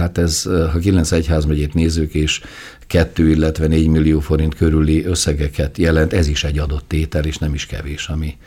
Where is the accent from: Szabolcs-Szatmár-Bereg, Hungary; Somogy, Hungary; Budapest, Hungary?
Szabolcs-Szatmár-Bereg, Hungary; Nagyon érdekes módon én beregi vagyok egyébként